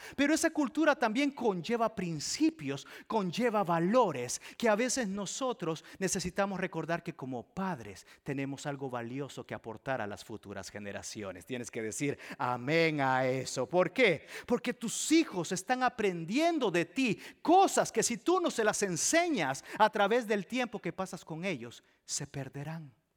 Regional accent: El Salvador; Que los que sabemos que somos del Salvador sabemos que si aquí te ponen un plato de sopa, te vas a quedar con hambre.

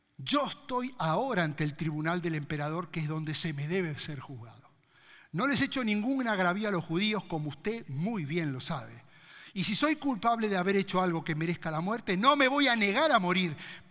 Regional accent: Bahía Blanca, Buenos Aires Province, Argentina; de Argentina, Bahía Blanca, tengo 4 hijos, me casé con Karina hace tantos años, viví acá.

